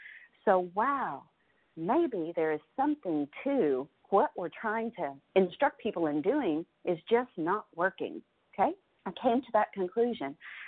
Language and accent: English; Arkansas, United States; Understand, I grew up in Arkansas and a small town. I grew up in a blue-collar family.